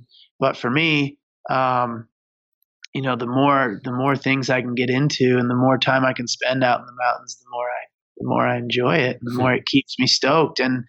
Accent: Michigan, United States; I was 9 years old, and I grew up in Michigan on some really small hills. My home mountain is called Alpine Valley.

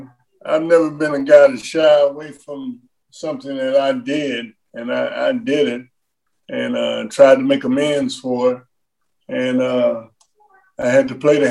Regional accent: Cincinnati, Ohio, United States; I was from Cincinnati

